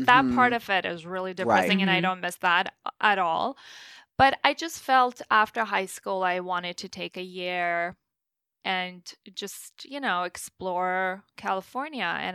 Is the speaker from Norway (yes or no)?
yes; Norway; growing up in Norway, it's just so safe and it's really nice. So it was just really a nice place to grow up in, education-wise.